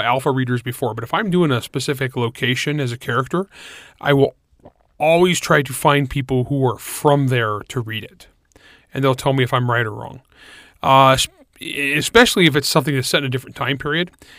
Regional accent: El Nido, California, United States; I grew up in El Nido, California.

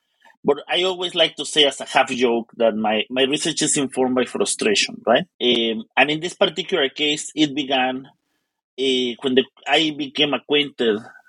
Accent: Mexico City, Mexico; I am originally from Mexico City

